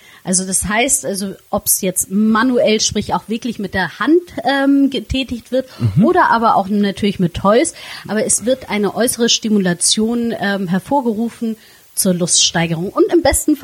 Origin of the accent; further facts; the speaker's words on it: Flensburg, Schleswig-Holstein, Germany; da ich gebürtige Flensburgerin bin